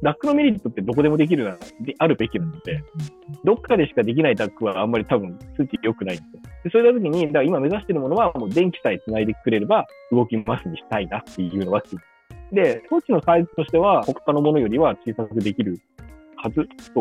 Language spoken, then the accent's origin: Japanese; Hokkaido, Japan; 私、地元北海道なんで、北海道で。